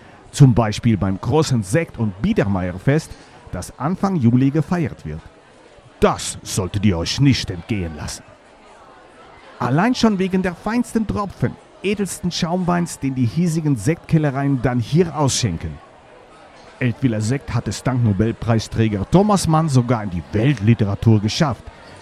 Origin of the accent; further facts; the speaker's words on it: France; German is a second language; Ich darf es als Franzose zwar eigentlich gar nicht sagen